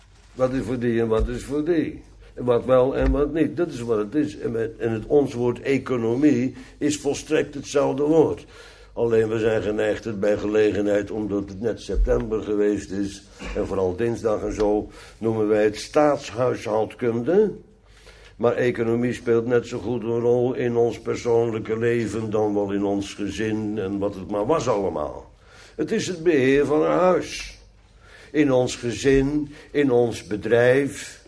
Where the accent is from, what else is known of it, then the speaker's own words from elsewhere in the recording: Netherlands; Ik ben een Nederlander, dus ja, wij klagen allemaal wel eens.